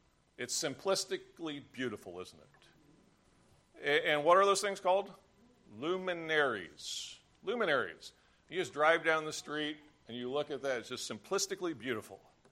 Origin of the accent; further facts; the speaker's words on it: South Carolina, United States; moved away; When I came here from South Carolina, I couldn't believe how perverse you people were.